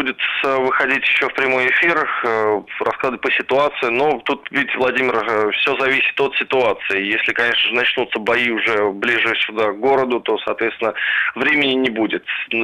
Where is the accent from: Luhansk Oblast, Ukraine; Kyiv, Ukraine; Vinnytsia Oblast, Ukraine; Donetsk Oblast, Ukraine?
Luhansk Oblast, Ukraine; я сам родом с Луганской области.